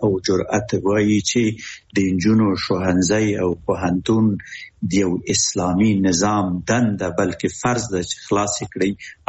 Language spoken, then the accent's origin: Pashto; Afghanistan; now in Japan; مونږ هم د جاپان یو مونږ هم افغانان یو